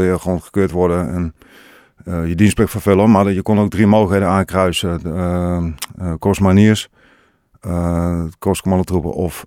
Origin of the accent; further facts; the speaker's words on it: Assen, Drenthe, Netherlands; Ik ben opgegroeid in Assen. Ik ben geboren en getogen Drent.